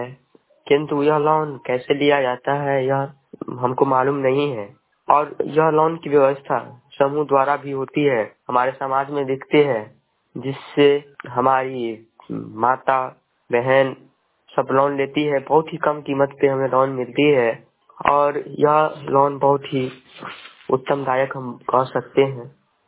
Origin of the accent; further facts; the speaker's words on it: Bihar, India; मैं स्टेट बिहार से हूँ।